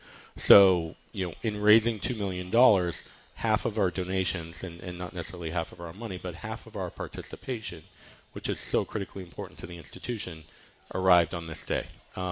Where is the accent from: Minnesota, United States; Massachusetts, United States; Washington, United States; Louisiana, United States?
Massachusetts, United States; Boston; I grew up in Boston and still live there actually